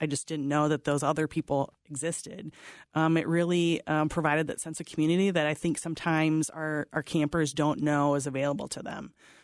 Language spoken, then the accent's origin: English; Minnesota, United States; I grew up in South Central Minnesota, and my mom was in the unit in the Twin Cities.